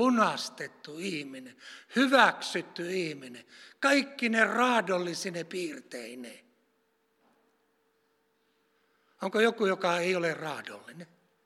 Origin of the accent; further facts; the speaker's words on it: Keuruu, Central Finland, Finland; Minun lapsuudessa, minä olin Keurulla